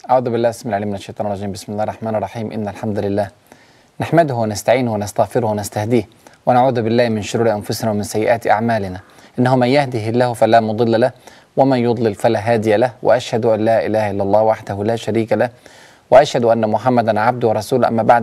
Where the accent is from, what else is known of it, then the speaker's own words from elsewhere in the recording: Palestine; وخاصة في زماننا الآن وعندنا في فلسطين جرح عميق للغاية